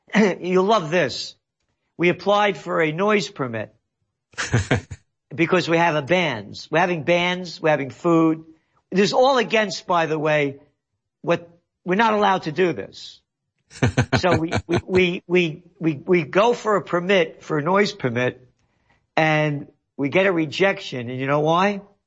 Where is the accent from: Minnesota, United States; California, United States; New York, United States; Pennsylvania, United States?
New York, United States; Bronx; born there; I'm me because I'm born in the Bronx. Born to be free, born to be my own person.